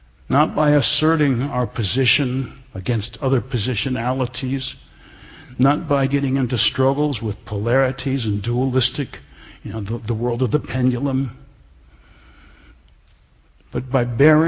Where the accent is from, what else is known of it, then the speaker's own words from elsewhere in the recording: Kenosha, Wisconsin, United States; born there; I was born in Kenosha, Wisconsin, 1943